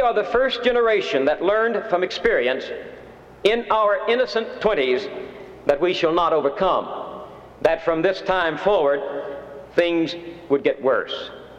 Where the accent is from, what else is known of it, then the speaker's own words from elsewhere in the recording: Texas, United States; We were conscious in the 50s, when I was growing up in Texas, of America's bountiful destiny.